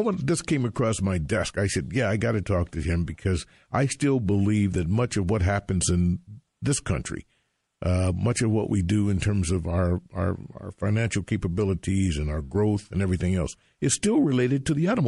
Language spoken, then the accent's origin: English; Detroit, Michigan, United States; growing up in Detroit, we used to say, how goes the auto industry, so goes the U.S. economy.